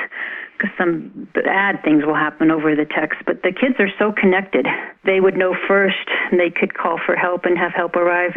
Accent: Indiana, United States; now in Denver, United States; Well, I live in Denver. I grew up in Indiana, so I have always lived landlocked.

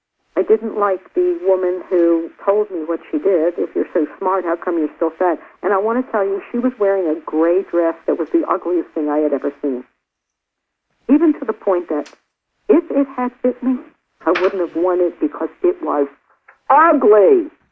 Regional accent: Baltimore, Maryland, United States; growing up in Baltimore, you have gravy on top of the French fries

